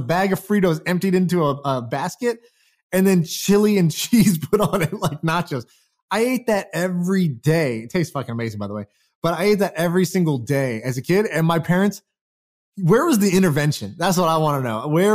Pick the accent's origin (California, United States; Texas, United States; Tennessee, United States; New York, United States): Texas, United States; Houston; I used to eat the school lunch in Texas. I grew up in Houston, Texas in middle school.